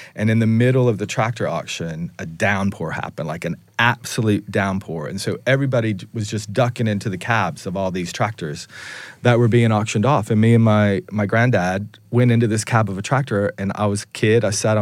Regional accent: Tennessee, United States; Because, you know, I'm from East Tennessee.

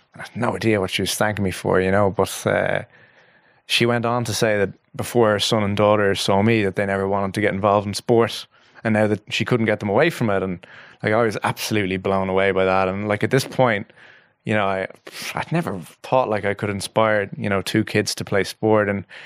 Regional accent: Ireland; because I was from Ireland

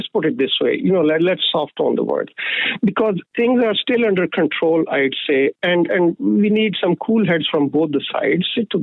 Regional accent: Pakistan; English is a second language; now in Ireland; I'm originally from Pakistan.

